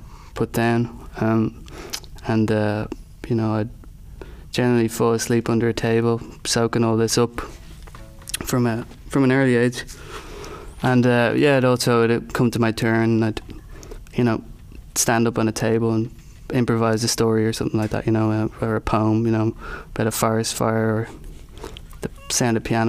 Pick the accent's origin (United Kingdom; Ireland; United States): Ireland; Bray, Leinster; Well, I'm actually living in Ireland, in my hometown, Bray, at the moment.